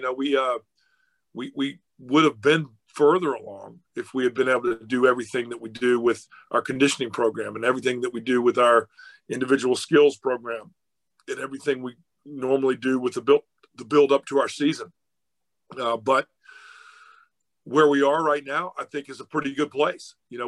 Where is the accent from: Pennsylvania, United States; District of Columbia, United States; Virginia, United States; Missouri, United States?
Virginia, United States; also born or lived in Georgia; growing up in Virginia and having lived in Georgia, you know, I think I might have told you before, I used to teach high school. I taught high school for 1 year in Rome, Georgia.